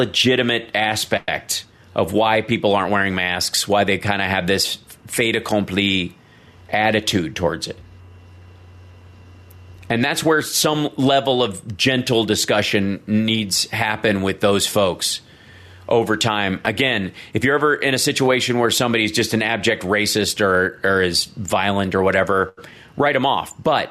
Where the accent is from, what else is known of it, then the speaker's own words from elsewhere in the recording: the South, United States; you're in the South and you're dealing with family members that are, you know, I grew up in the South.